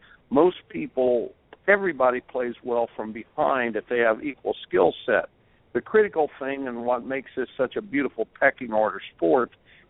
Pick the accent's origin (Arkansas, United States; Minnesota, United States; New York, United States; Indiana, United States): Indiana, United States; Growing up in Indiana and not having a shot clock, I don't like the shot clock.